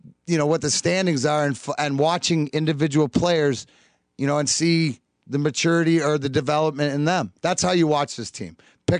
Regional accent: Detroit, Michigan, United States; also born or lived in Canada; I'm like Detroit stepkid, being from across the pond and being Canadian, but growing up sort of here.

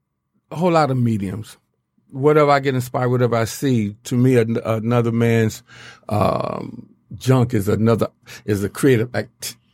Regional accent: Detroit, Michigan, United States; Well, I was born and raised in Detroit. Always loved Detroit.

